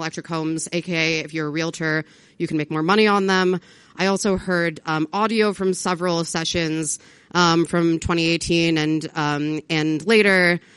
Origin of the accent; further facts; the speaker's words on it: Maryland, United States; Washington Gas, which operates in my home state of Maryland.